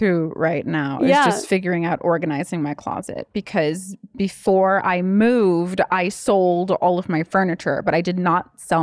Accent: Canada; So I feel like I was, most people in Canada think I'm from California.

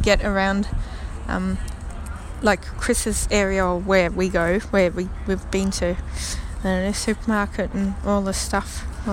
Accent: Melbourne, Victoria, Australia; I'm from Australia, actually.

